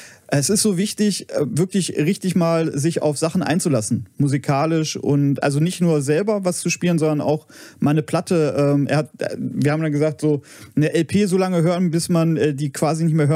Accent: Cologne, North Rhine-Westphalia, Germany; Ich als Kölner bin das natürlich auch gewöhnt, dass es hier regnet.

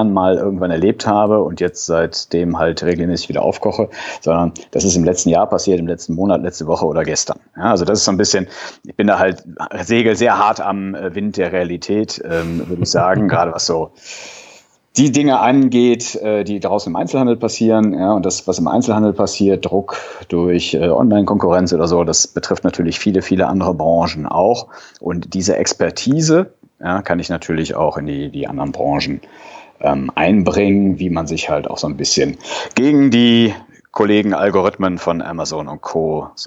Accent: North Rhine-Westphalia, Germany; Bin Rheinländer, ja, auch vom Herzen her, komme aus einer kleinen Stadt hier in der Nähe von Köln.

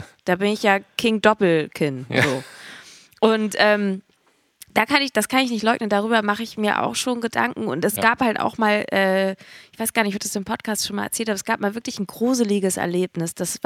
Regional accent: Hamburg, Germany; wo kommt ihr denn her? Und dann so, ja, aus Hamburg.

